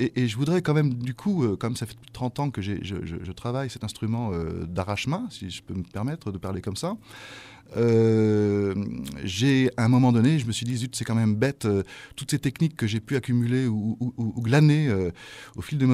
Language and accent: French; Blois, Centre-Val de Loire, France; je suis originaire du centre de la France, de Blois, pour être clair. Mais je suis un déraciné comme pas mal de Français.